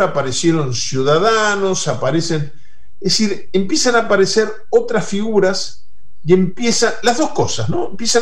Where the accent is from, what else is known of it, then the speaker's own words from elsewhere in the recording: Uruguay; Yo, por respeto, porque soy uruguayo y estoy hablando en un programa argentino, no me voy a referir a Argentina